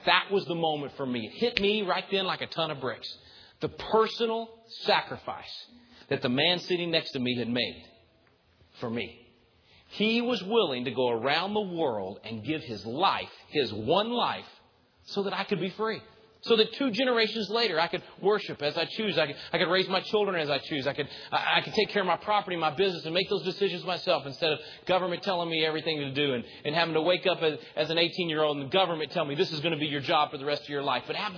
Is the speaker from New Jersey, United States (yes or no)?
no; Texas, United States; Well, look, I'm a Texan. I know what bragging is.